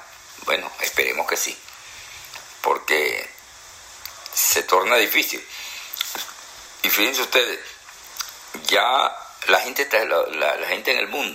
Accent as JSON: {"language": "Spanish", "country": "Venezuela", "said": "Y en Venezuela, en mi país, en tu país"}